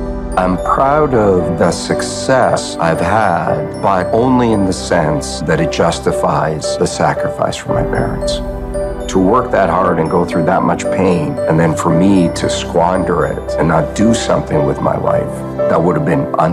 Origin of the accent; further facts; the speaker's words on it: Croatia; I was born in Croatia, which was a communist country when I was there called Yugoslavia.